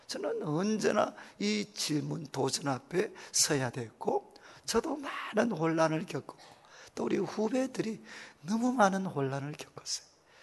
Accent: Daegu, South Korea; 저도 대구에 소위 가난한 곳에서 자랐기 때문에 가난한 그 모습에 대해서 그렇게 낯설지 않습니다.

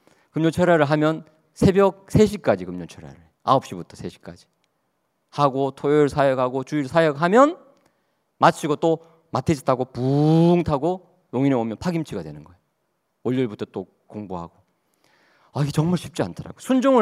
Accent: Daegu, South Korea; 제가 대구 출신이거든요.

